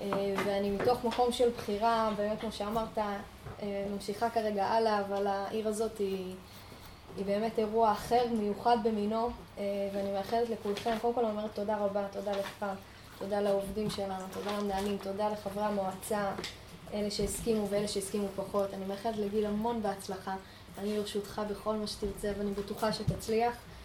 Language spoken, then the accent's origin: Hebrew; Ness Ziona, Central District, Israel; מנס ציונה, אני מדברת נס ציונית שוטפת.